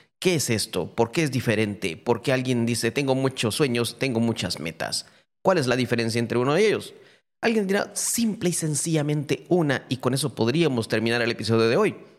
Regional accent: Guatemala; now in Taiwan; Yo recuerdo cuando saqué el pasaporte en Guatemala, antes de venir a Taiwán, me lo dieron el mismo día

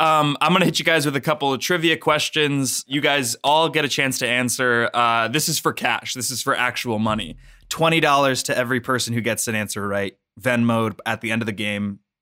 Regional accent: Cleveland, Ohio, United States; All right, I'm from Cleveland, Ohio.

